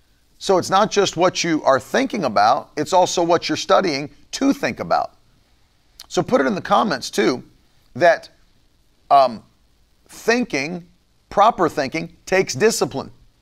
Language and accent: English; West Virginia, United States; When I was a kid growing up in West Virginia, this was, in the 90s